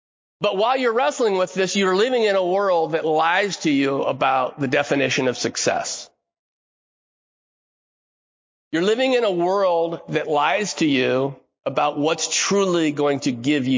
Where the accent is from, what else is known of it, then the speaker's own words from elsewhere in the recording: United States; I'm an American. I live in Roseburg.